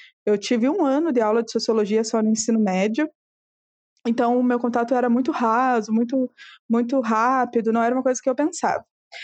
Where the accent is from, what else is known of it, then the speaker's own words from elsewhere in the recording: Ponta Grossa, Paraná, Brazil; eu sou natural do Paraná, da cidade de Ponta Grossa